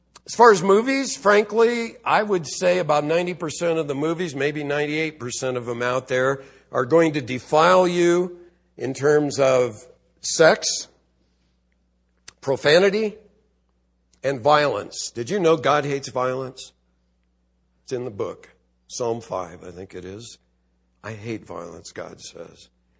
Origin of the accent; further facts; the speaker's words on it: California, United States; I'm from Southern California. If I got to wear a coat and tie, I'm out of here.